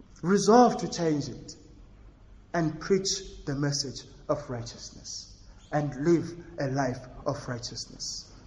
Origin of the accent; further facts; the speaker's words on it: Tembisa, Gauteng, South Africa; now in Verena, South Africa; I didn't think I was going to end up in Verena. I grew up in Tembisa. So I was looking forward to ministering to a church in Tembisa one day.